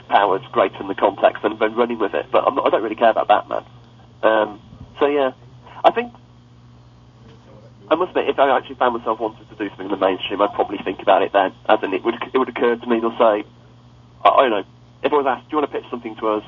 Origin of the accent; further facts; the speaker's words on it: England, United Kingdom; because, you know, I'm English and swearing.